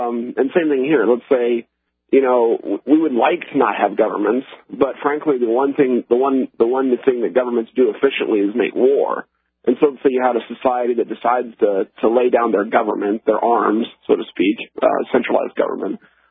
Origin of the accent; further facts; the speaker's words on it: Russia; I grew up in Russia.